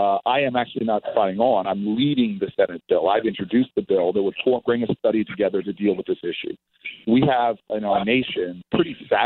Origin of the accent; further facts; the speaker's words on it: Newark, New Jersey, United States; we're hoping that folks will show up on Saturday for my hometown kickoff in Newark, New Jersey